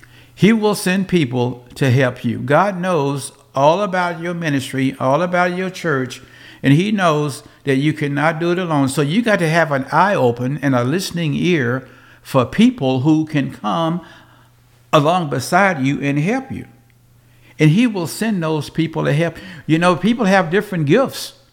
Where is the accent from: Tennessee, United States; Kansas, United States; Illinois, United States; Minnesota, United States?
Tennessee, United States; Memphis; now in Washington State, United States; I grew up in Memphis, Tennessee, and I've been going away for 41 years now.